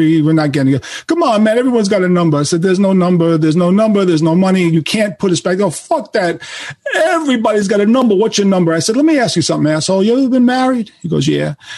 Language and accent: English; Manhattan, New York, United States; AJ is from Staten Island, Eddie's from the Bronx, I'm from Manhattan, D and Mark are from Queens. It's fucking New York.